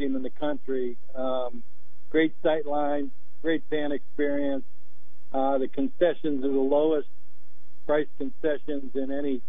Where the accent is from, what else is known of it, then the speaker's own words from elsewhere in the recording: Pittsburgh, Pennsylvania, United States; Well, growing up in Pittsburgh and following Penn State and the Paterno teams